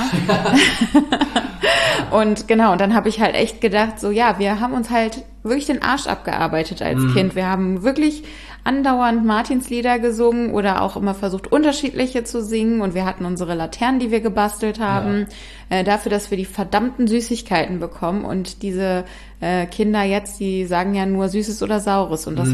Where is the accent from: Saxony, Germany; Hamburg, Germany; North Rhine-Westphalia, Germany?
North Rhine-Westphalia, Germany; Bonn; so nennt man es zumindest in Bonn, wo ich herkomme.